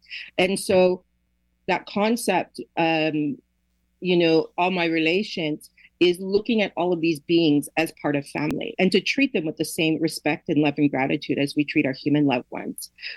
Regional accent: Toronto, Ontario, Canada; also born or lived in Nova Scotia; now in Toronto, Canada; I was born in Mi'kma'ki territory, which is also known today as Nova Scotia. But I live in Toronto. And so Toronto, or Takaronto, has been my home since a young child. So I've been here for 50 years. My ancestry, I'm Mi'kmaq, Black, and Irish.

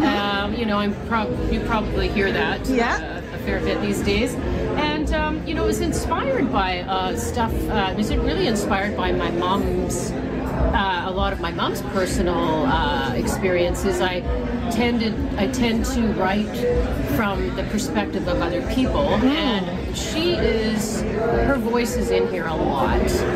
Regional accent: Vancouver, British Columbia, Canada; Yeah, so I grew up in East Van, went to Windermere High School.

